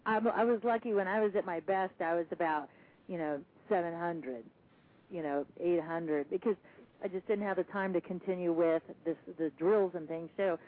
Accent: Arizona, United States; You know, I grew up here in Arizona, and I was really fortunate to be in a public school system that recognized gifted kids.

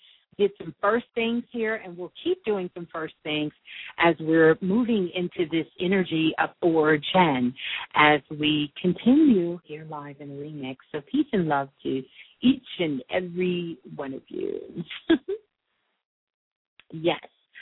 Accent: New York City, New York, United States; How is things in my hometown of Brooklyn, Brooklyn?

